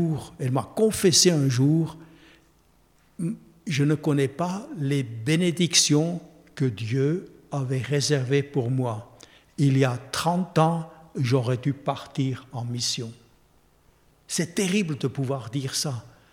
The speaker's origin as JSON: {"language": "French", "country": "Switzerland", "tie": "born or raised there", "said": "l'église réformée où j'ai grandi en Suisse."}